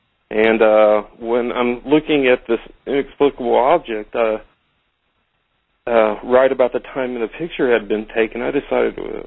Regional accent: Louisiana, United States; I grew up in Louisiana hunting animals, even including alligators.

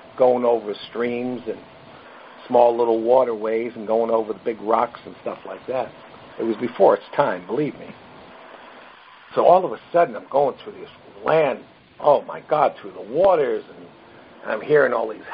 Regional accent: Brooklyn, New York, United States; I'm a guy from Brooklyn, New York, ladies and gentlemen. The only green and grass and trees I ever knew was in a park when I was playing baseball in Little League.

